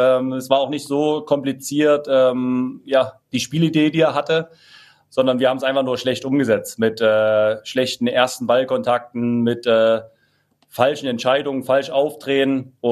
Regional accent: Dresden, Saxony, Germany; jeder Junge aus Dresden möchte natürlich schwarz-gelb tragen. Und deswegen hat es mich extrem stolz gemacht.

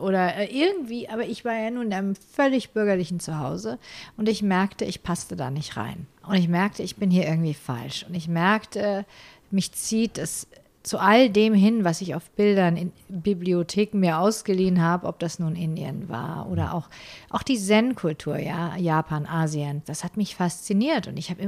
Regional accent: Ulm, Baden-Württemberg, Germany; ich bin ja auf dem Land groß geworden, in einem kleinen Städtchen in Söflingen, das ist die Weststadt von Ulm, Westcity.

